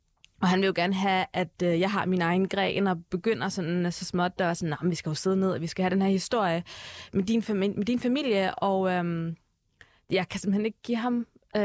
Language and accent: Danish; Herlev, Capital Region of Denmark, Denmark; Jeg er født på Herlev Hospital, som du selv siger, jeg er gået i folkeskole i Herlev, og vokset op i Herlev. Så jeg er jo selvfølgelig først og fremmest dansk